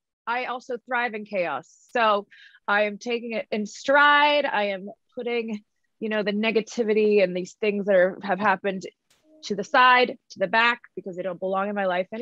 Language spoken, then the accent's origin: English; Canada; I'm Canadian